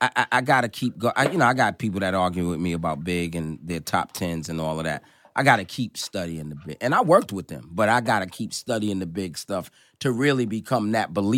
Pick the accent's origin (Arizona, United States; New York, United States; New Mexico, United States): New York, United States; Like, you're talking to, you know, and I'm a New Yorker, but I'm beating him up.